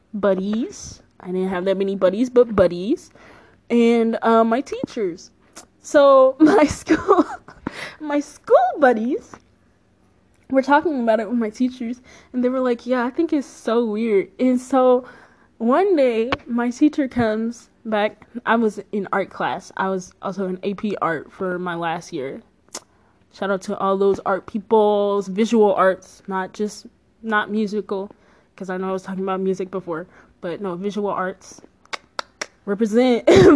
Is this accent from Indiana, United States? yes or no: no; Georgia, United States; also born or lived in Louisiana; I was born in Louisiana, and I was raised in Georgia. And then we moved back to Louisiana for a little bit.